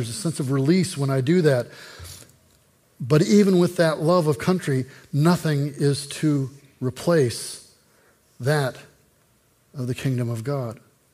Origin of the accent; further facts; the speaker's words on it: United States; Now, I'm deeply American. My family comes from immigrant stock. My grandparents from Czechoslovakia.